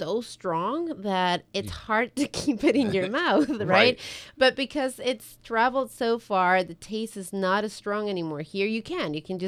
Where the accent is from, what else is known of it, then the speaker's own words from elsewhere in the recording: Ecuador; I'm from Ecuador originally. So I grew up